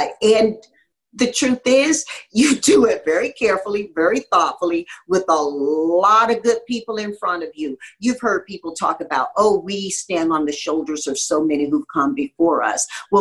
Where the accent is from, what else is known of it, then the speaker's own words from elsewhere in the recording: Tarboro, North Carolina, United States; born there; I was born in North Carolina, said it publicly before. Sometimes my kids like push their hands over their face, this nappy-headed little colored girl in Tarboro, North Carolina.